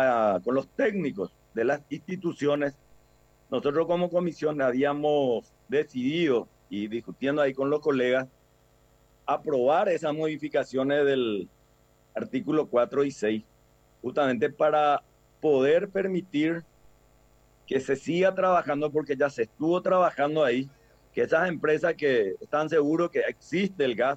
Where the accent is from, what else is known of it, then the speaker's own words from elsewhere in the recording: Paraguay; ¿Y por qué no darnos como paraguayos la oportunidad, primeramente, de explotar también ese recurso natural que tenemos en el subsuelo